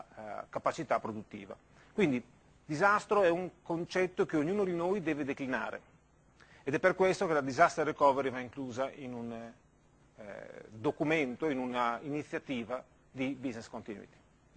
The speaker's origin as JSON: {"language": "Italian", "region": "Emilia-Romagna", "country": "Italy", "said": "io vengo dall'Emilia e quindi le abbiamo avute tutte in sequenza"}